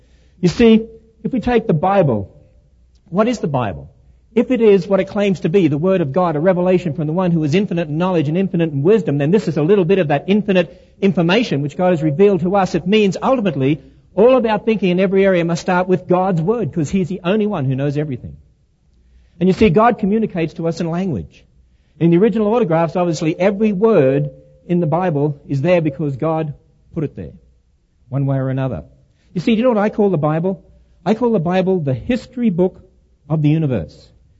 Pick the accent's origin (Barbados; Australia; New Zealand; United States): Australia; Well, look, just humour me for a moment, being an Australian.